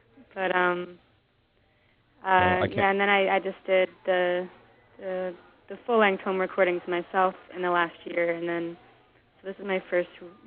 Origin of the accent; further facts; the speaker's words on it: New Jersey, United States; I'm from New Jersey, and I was obsessed with choir. I took different instrumental lessons growing up, but the one thing that I really stuck with was choir.